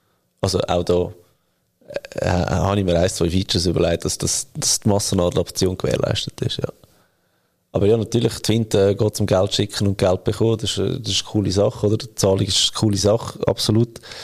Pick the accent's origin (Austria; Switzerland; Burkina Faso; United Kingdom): Switzerland; Und schon nur das stresst dich als Schweizer.